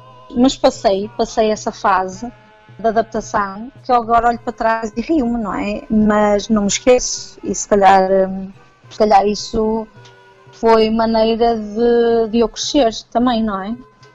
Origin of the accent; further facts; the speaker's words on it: Portugal; now in London, United Kingdom; porque eles até gostam muito de nós, como portugueses, porque nós estamos enrascados a fazer tudo. Porque no nosso país também nos educam para isso